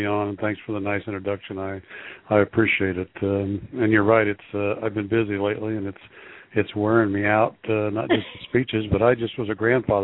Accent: Fort Wayne, Indiana, United States; I was born in Indianapolis, and when I was about 10 years old, my dad was transferred to Fort Wayne.

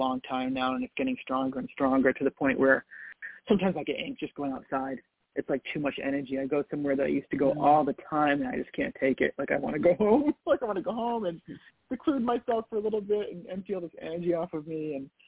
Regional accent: Boston, Massachusetts, United States; And to me, that's always been so normal growing up in the Northeast, around the Boston area.

